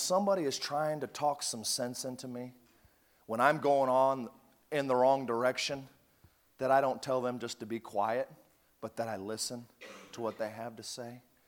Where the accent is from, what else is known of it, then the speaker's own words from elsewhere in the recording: Chicago, Illinois, United States; also born or lived in Indiana; I was born in Indiana. At a young age, we moved over to the Chicagoland area, and we lived in all the different suburbs throughout the years.